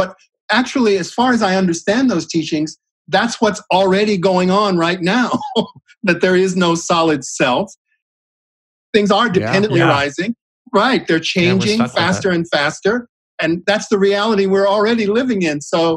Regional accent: Texas, United States; I grew up in East Texas.

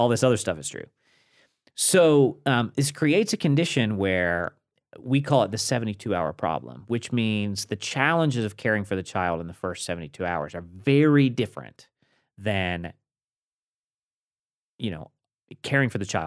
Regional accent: West Virginia, United States; moved away; Yeah, grew up on the East Coast. So like I say, my family's West Virginians, back six generations. My immediate family, my two brothers, my parents and I are the first decks since coming from the old country to leave West Virginia.

